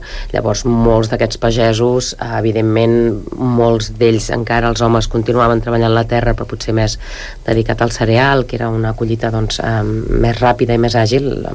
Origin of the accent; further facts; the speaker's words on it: Catalonia, Spain; quan els que som del Bages, no? Traiem pit dient, doncs, que tenim un passat vitivinícola important